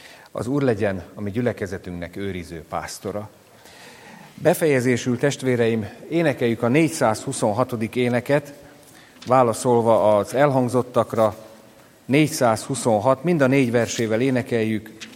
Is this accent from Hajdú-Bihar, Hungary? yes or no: no; Tápiószele, Pest, Hungary; born there; Napra 80 évvel ezelőtt születtem. 1942. február 20-án, Tápió szelén.